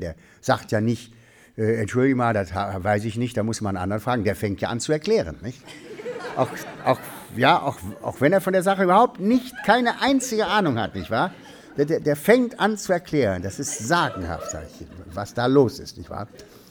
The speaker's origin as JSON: {"language": "German", "town": "Moers", "region": "North Rhine-Westphalia", "country": "Germany", "said": "Also ich bin ja aus Moers, ne?"}